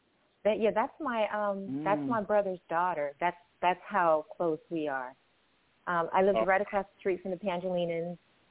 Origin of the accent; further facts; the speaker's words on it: Carson, California, United States; Oh, yes. I'm from the Patch. I lived off of, 216th Place.